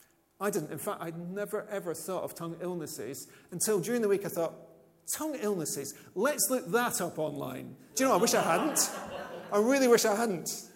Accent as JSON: {"language": "English", "region": "Scotland", "country": "United Kingdom", "said": "However, I'm from Scotland"}